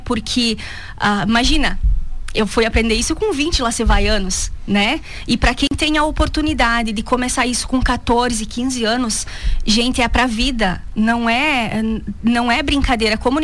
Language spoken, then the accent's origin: Portuguese; Rio Grande do Sul, Brazil; now in Chapecó, Brazil; Eu venho lá do interior do Rio Grande do Sul, meus pais moram na roça até hoje. E quando eu me mudei para Chapecó, 6 anos atrás